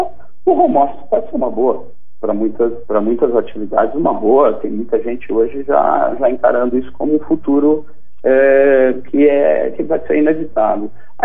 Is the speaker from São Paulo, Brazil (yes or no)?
yes; São Paulo, Brazil; uma pessoa que vive em uma cidade grande, eu sou aqui de São Paulo